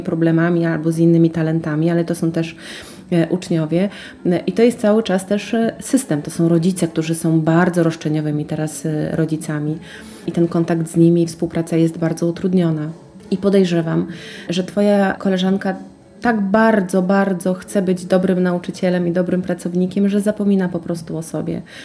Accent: Pomeranian Voivodeship, Poland; Pochodzę z Kaszub, święta spędzaliśmy u moich rodziców.

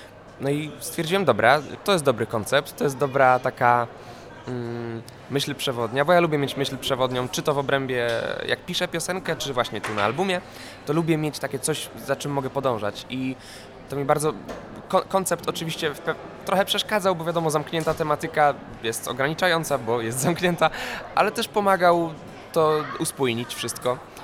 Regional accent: Pomeranian Voivodeship, Poland; Wiesz co, no ja jestem z Trójmiasta. Tam wieje intensywnie.

